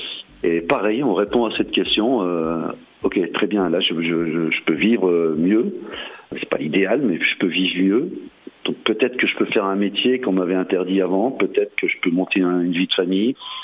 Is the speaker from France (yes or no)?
yes; Auvergne-Rhône-Alpes, France; chez nous en Savoie